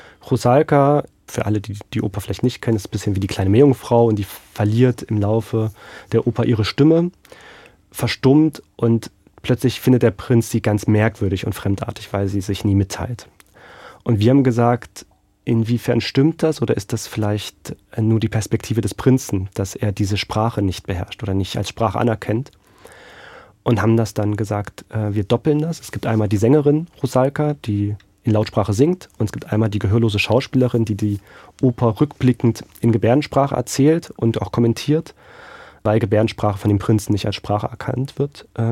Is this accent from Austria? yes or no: no; Elsterberg, Saxony, Germany; born or raised there; also born or lived in Greiz